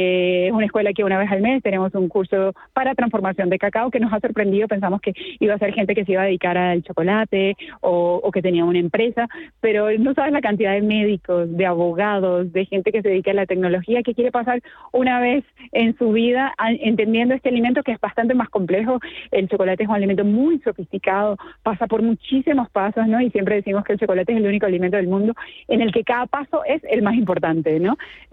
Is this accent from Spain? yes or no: yes; Spain; Entonces, cuando yo hablo que vengo de España